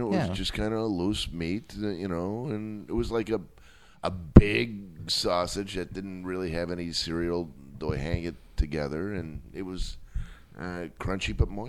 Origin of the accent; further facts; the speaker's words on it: Wisconsin, United States; Well, see, I come from the world of spreadable meat. You know, I come from Wisconsin.